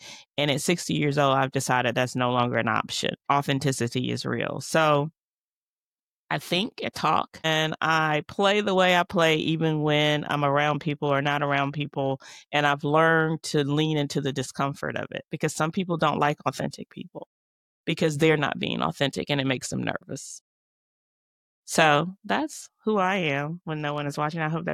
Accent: the South, United States; I actually believe I learned that skill growing up in the South.

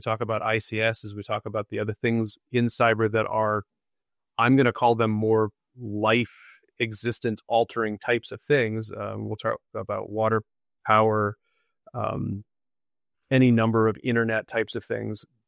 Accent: United States; And I don't know, as an American, as our sociological mindset is

